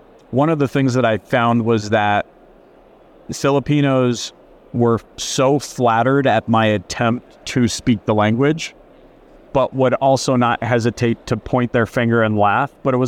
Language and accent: English; Canada; now in United States; My dad came from Italy to Canada. My mom came from Portugal to Canada. I came from Canada to America.